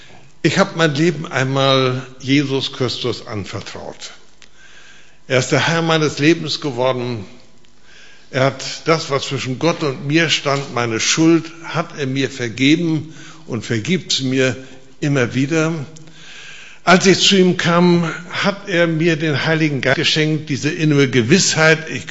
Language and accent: German; Lüneburg, Lower Saxony, Germany; also born or lived in Hamburg; Ich komme aus Lüneburg. Ich war 40 Jahre lang Pastor hier im Nordwestbund, 31 Jahre in Hamburg und dann danach in Lüneburg.